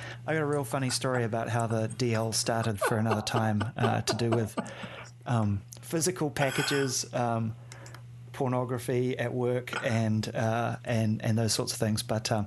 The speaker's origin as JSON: {"language": "English", "country": "New Zealand", "tie": "born or raised there", "also_born_or_lived": "Papua New Guinea / United Kingdom", "moved": "yes", "lives_now": "United States", "said": "I'm from New Zealand. I was sort of born there and grew up most of my life there. I spent a bit of time in Papua New Guinea as a kid, and I've traveled a bunch, lived in the UK a little bit, but I've lived in the States since 2007."}